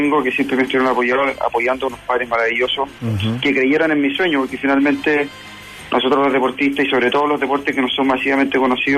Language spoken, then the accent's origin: Spanish; Viña del Mar, Valparaíso, Chile; Yo soy de Viña